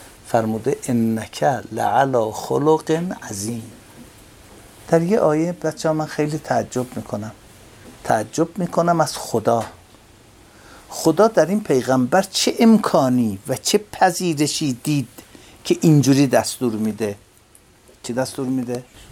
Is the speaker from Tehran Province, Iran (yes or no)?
yes; Tehran, Tehran Province, Iran; از قیافه و لباس پوشیدنم فهمیده بود که من تهرانیم.